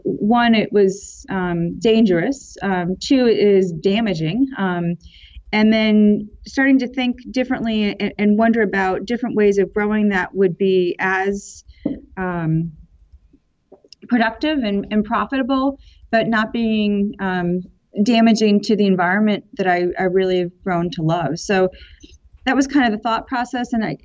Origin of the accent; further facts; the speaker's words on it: Northfield, Connecticut, United States; now in Pennsylvania, United States; I grew up in Northfield, Connecticut, which is sort of the northwest corner of Connecticut.